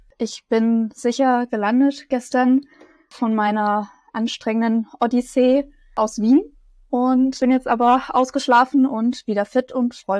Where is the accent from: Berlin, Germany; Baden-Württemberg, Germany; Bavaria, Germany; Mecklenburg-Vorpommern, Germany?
Bavaria, Germany; Ich bin 22 Jahre alt, ich bin Studentin, ich komme aus der Nähe von München